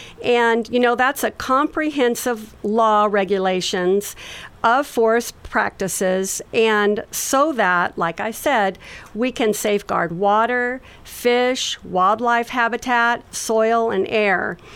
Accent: Mississippi, United States; now in Oregon, United States; You know, I wasn't born and raised in Oregon. I was raised in Mississippi.

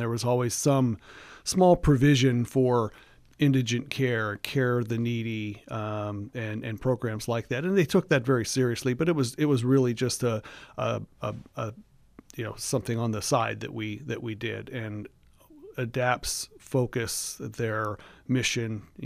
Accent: Johnstown, Pennsylvania, United States; I grew up in the Johnstown, Altoona area. And I kind of liken Roseburg to Johnstown.

